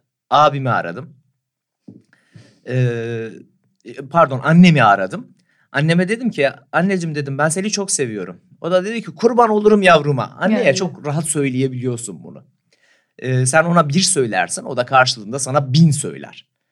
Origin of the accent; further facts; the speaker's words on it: Muş, Muş Province, Turkey; Evet, Muş'ta doğdum, büyüdüm ve çocukluğumdan beri hep çalıştım ben.